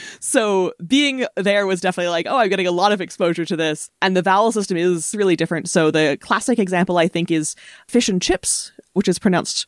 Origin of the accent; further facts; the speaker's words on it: Nova Scotia, Canada; when I was growing up in Nova Scotia, there wasn't a ton of Mi'kmaq on signs